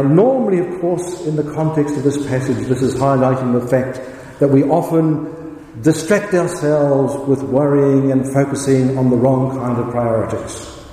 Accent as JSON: {"language": "English", "country": "New Zealand", "said": "As you know, I come from New Zealand."}